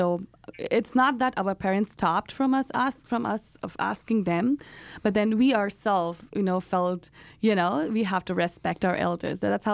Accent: India; now in Des Moines, United States; Like, back in India, we grew in a place where your house, you know, you grew up with your uncle, your aunt, your grandparents around you.

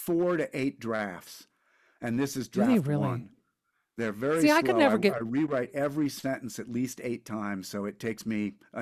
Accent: Connecticut, United States; I grew up loving musicals. I grew up in Connecticut.

